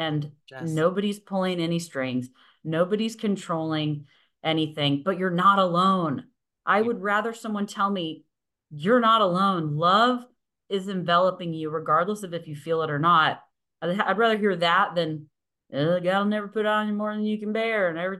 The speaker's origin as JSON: {"language": "English", "town": "Midland", "region": "Texas", "country": "United States", "also_born_or_lived": "Austin", "said": "we moved from Midland, Texas, which is a West Texas town, to Austin, the middle of my junior year in high school."}